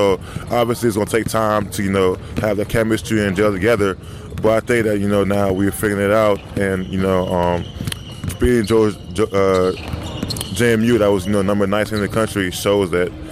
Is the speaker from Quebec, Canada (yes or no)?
yes; Quebec, Canada; Growing up in Canada, hockey's always going to be throwing your face and stuff like that.